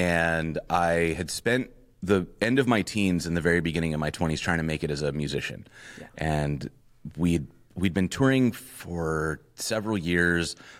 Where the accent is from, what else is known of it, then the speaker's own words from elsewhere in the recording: Whitefish, Montana, United States; now in Portland, United States; I am from Montana. I lived in Montana until, let's see, when did I move? About 2010, 2011, I moved to Portland. Cool. And I grew up in Whitefish, which is a small town about an hour from the Canadian border.